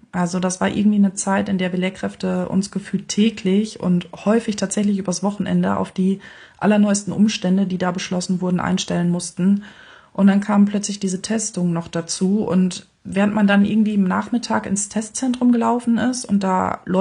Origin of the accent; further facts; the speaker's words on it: North Rhine-Westphalia, Germany; born there; Ich komme gebürtig aus der Nähe von Münster und hier wollte ich auch ganz gerne wieder hin.